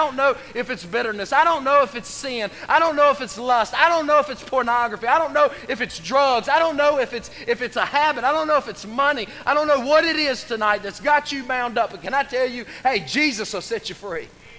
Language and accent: English; United States; Oh yeah, I thank God I'm an American.